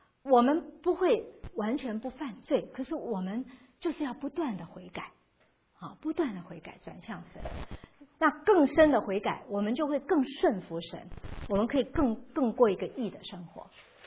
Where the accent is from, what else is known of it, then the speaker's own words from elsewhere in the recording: China; 我们中国人最喜欢的塞一个红包，私下塞一下，赶快拿